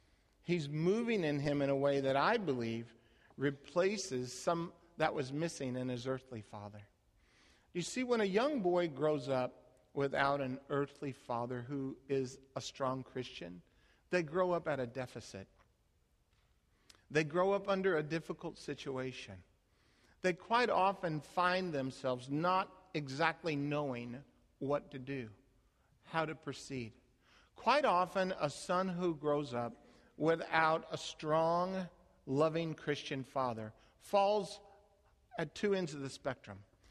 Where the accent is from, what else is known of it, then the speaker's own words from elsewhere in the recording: Phoenix, Arizona, United States; also born or lived in Dallas; Now, I grew up in Phoenix, Arizona, lived in Dallas, Texas, 20 years.